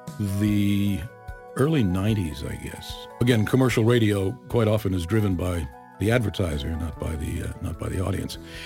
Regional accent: New Jersey, United States; I got involved in listening to classical music radio where I grew up in North Jersey, so I had WQXR to listen to, WNCN, which was FM only.

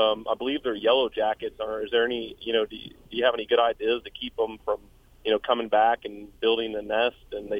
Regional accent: Arlington, United States; I am from Arlington, just happened to be passing through the area

